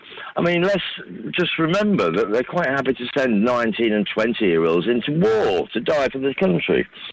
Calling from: Buena Vista, Andalusia, Spain; Good morning, Giles. … in Buena Vista.

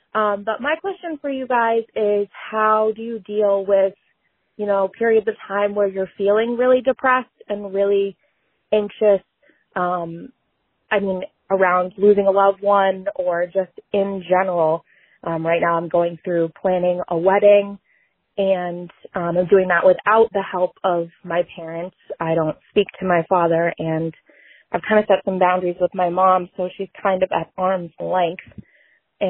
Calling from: Massachusetts, United States; I'm from Massachusetts.

